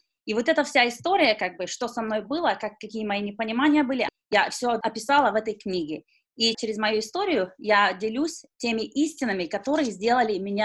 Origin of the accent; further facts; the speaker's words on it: Saint Petersburg, Russia; now in Fresno, United States; Я сама родом из Санкт-Петербурга, России. Я приехала в Америку с моей семьей в 92-м году.